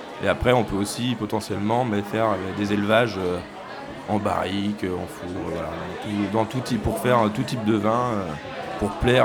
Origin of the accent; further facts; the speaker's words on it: Chinon, Centre-Val de Loire, France; De Chinon, donc on est au sud de Tours.